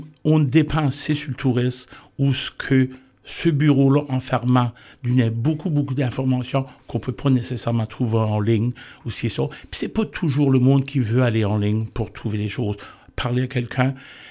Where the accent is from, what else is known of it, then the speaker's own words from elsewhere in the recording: Nova Scotia, Canada; Moi, je suis fier acadien. J'ai toujours aimé la culture, la langue, et c'est ça.